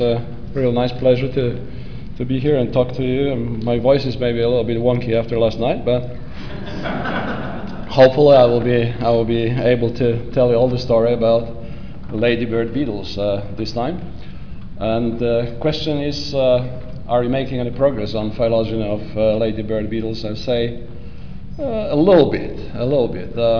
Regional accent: Poland; including my own country, where I come from Poland.

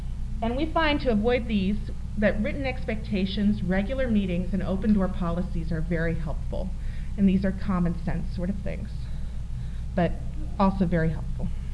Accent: East Coast, United States; I've noticed that kids in the Midwest are very earnest, and I'm from the East Coast.

